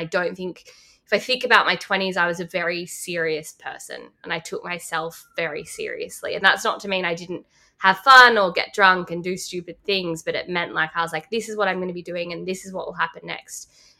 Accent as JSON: {"language": "English", "town": "Lismore", "region": "New South Wales", "country": "Australia", "tie": "born or raised there", "said": "So I grew up in Lismore, but my stepdad was a huge surfer."}